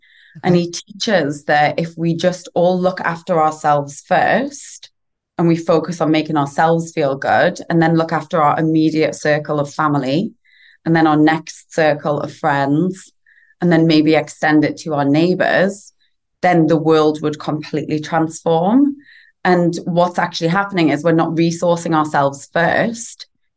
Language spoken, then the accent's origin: English; Newcastle, North East England, United Kingdom; accent: northern; now in Los Angeles, United States; I'm from a place called Newcastle, which is in the north of England, next to Scotland. But I live in Angeles now. So I've been here for 9 years.